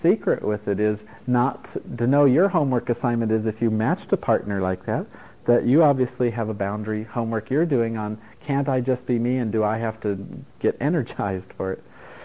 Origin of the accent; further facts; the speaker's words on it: Italy; now in United States; and I grew up in Italy, yeah.